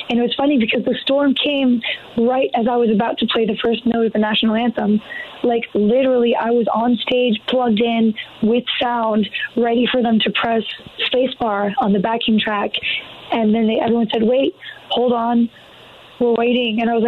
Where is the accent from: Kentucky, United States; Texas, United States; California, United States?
California, United States; It'll be nice to be in my home state of California on my birthday.